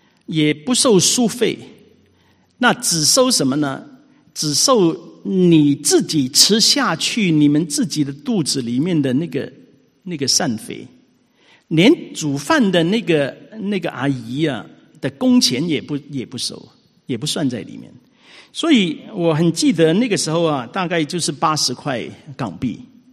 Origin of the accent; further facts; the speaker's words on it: Hong Kong; 那个时候很年轻，我们在香港长大。